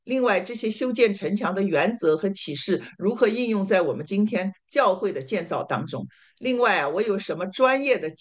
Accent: Shanghai, China; 给大家烧我们上海人的经常爱吃的熏鱼啊

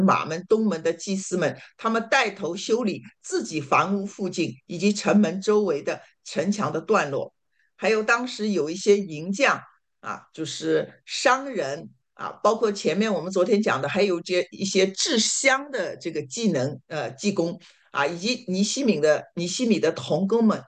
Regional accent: Shanghai, China; 给大家烧我们上海人的经常爱吃的熏鱼啊

